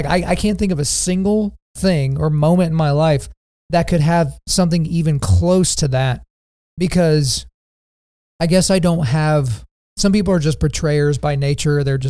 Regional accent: Lawton, Oklahoma, United States; Lawton, Oklahoma. Only people in Oklahoma will know how ratchet of a suggestion that is. Shout out to my hometown.

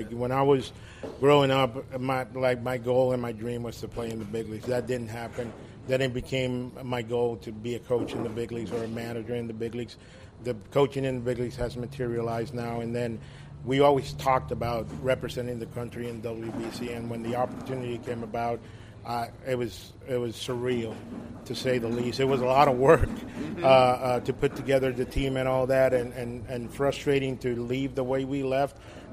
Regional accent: San Pedro de Macorís, Dominican Republic; also born or lived in New York; But I lived my whole life in Dominican Republic in San Pedr

